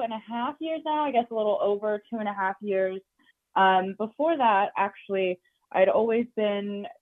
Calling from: Baltimore, Maryland, United States; Baltimore, yeah.

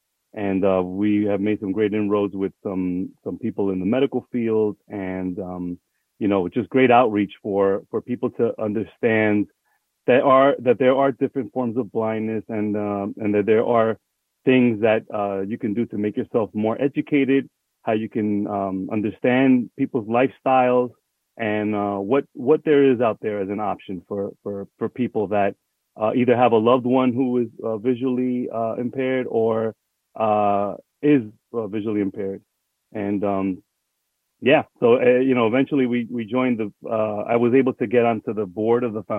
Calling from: New York, United States; Actually, I'm calling in from Long Island.

